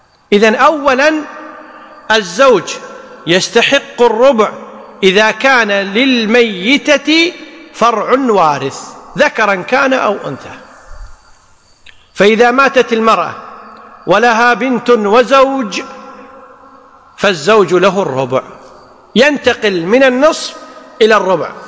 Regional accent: Kuwait; بخلاف العرف عندنا في الكويت إذا قلنا يا ولد فلا يطلق إلا على الذكر.

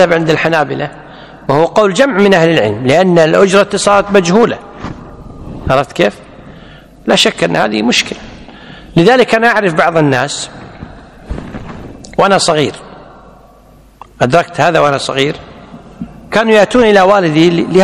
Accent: Kuwait; الدوله عندنا بالكويت تعمل بالمذهب المالكي

